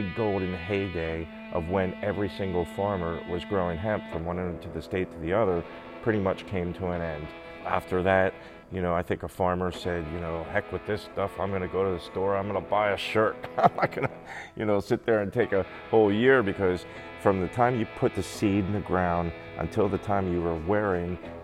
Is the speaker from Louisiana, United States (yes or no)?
no; Pennsylvania, United States; I'm a hemp historian, and I'm born and raised in Lancaster County.